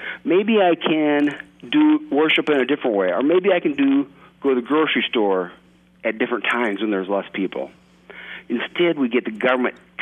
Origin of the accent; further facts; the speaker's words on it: Irwin, Iowa, United States; also born or lived in Harlan; I was born in Harlan and raised in Irwin.